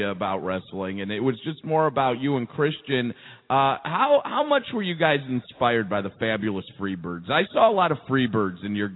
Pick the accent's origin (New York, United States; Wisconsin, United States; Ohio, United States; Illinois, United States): Illinois, United States; Chicago; And my hometown.